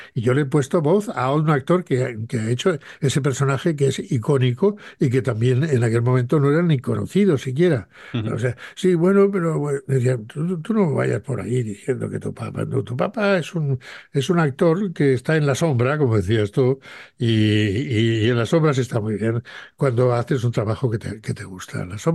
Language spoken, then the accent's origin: Spanish; Salamanca, Castile and León, Spain; born there; en Salamanca, que es donde yo nací